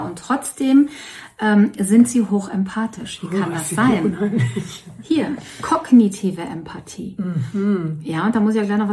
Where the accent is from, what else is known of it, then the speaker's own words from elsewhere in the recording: Dortmund, North Rhine-Westphalia, Germany; wir kommen aus Dortmund